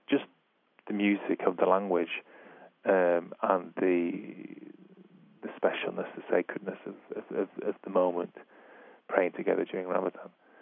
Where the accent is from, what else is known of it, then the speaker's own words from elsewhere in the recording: Manchester, North West England, United Kingdom; I'm from Manchester, which is in the north of England.